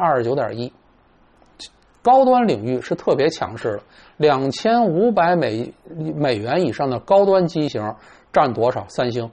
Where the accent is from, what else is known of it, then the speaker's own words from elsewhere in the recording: China; now in Kyoto, Japan; 一个是我中国人，这个东西没办法，味蕾记忆，对吧？